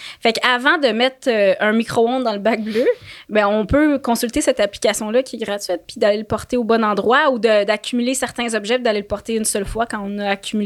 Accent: Quebec City, Quebec, Canada; T'sais, chez nous, à Québec, j'ai pas le compost.

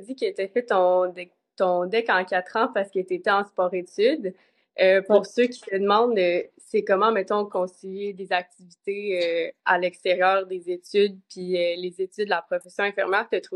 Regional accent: Quebec, Canada; moved away as an adult; ben moi, ça fait 9 mois que je suis partie du Québec, puis que je voyage à travers le monde.

